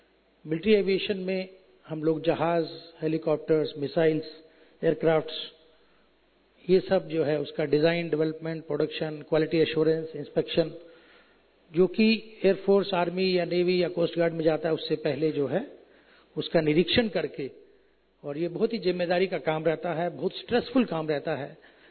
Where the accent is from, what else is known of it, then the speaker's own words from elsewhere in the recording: Delhi, India; मैं दिल्ली में पला बढ़ा, दिल्ली में ही इंजीनियरिंग किया, सब पढ़ाई हुआ, दिल्ली में पोस्टिंग लिया